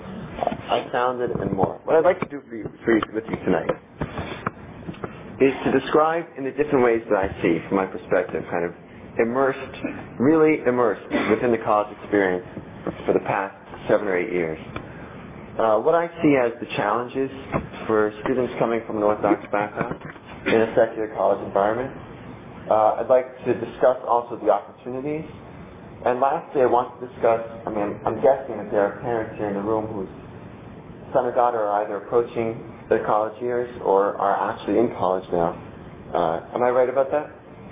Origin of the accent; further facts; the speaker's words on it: Montreal, Quebec, Canada; I grew up in Montreal in a neighborhood that was probably, 90% Jewish or something like that. And I went to a yeshiva day school, yeshiva high school